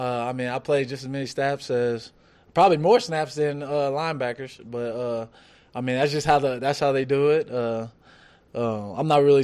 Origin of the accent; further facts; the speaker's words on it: Oklahoma City, Oklahoma, United States; But I mean, especially growing up in Oklahoma, more the Oklahoma City area.